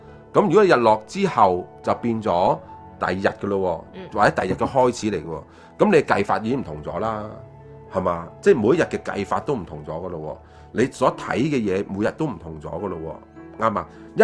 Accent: China; 我哋中国人唔系，中国人计农历噶嘛

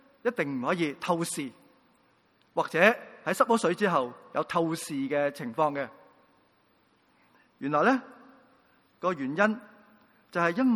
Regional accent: Hong Kong; 就我哋香港人咧，通常稱之為叫韻律泳

